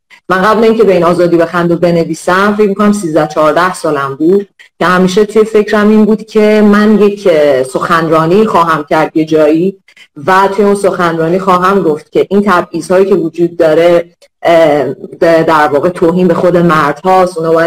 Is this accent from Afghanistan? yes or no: no; Iran; بیشتر عمرم من توی ایران گذروندم و کاملا با در واقع قوانینش، مشکلاتش و فرهنگش کاملا آشنام و خودم خب توی خانواده ایرانی بزرگ شدم